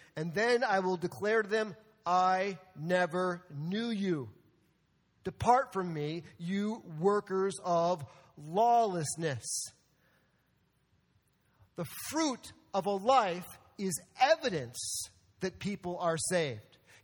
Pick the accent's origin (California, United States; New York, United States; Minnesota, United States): New York, United States; because I'm a New Yorker, I just keep pushing.